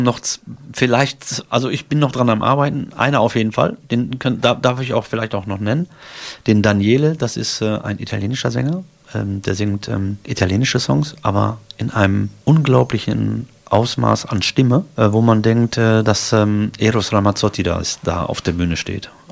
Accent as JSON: {"language": "German", "town": "Hamm", "region": "North Rhine-Westphalia", "country": "Germany", "tie": "born or raised there", "said": "wenn meine Heimatstadt Hamm mich unterstützt"}